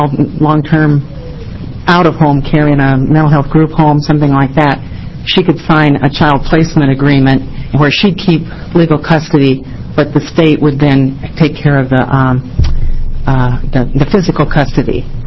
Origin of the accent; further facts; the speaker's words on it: Portland, United States; I'm from Portland.